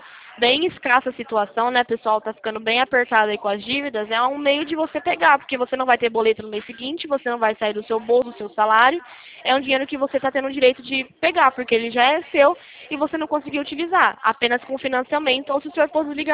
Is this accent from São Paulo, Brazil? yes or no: yes; Presidente Prudente, São Paulo, Brazil; Eu sou de Presidente Prudente.